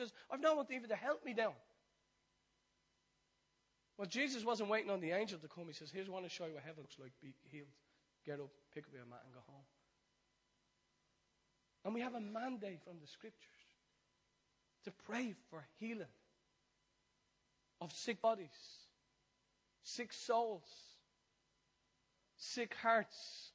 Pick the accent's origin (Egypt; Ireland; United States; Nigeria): Ireland; But being Irish, you're doing that on the inside, aren't you?